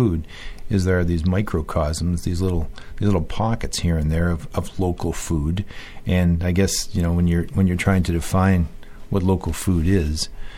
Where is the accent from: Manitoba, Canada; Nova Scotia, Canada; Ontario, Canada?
Ontario, Canada; Mitchell's Bay; I'm from Mitchell's Bay, and Mitchell's Bay is about as big as your nose. It's about 300 people down in near Chatham, actually, Ontario, down near Windsor.